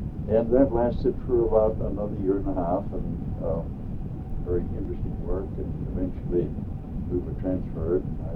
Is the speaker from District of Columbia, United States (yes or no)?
yes; Washington, District of Columbia, United States; born there; also born or lived in San Juan, Puerto Rico; I was born in Washington, D.C. My father was on duty at the time at the Naval Radio Station. About a year and a half later, we were in San Juan, Puerto Rico, and my sister was born there.